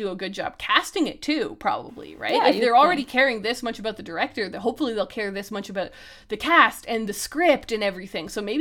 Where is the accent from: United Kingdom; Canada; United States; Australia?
Canada; also born or lived in Honduras; was completely raised in Canada, except for 1 year when I lived in Honduras when I was 18, but you know, I was born and raised in Canada, I have a lot more in common with Canadian culture, Canadian custom, and Canadian language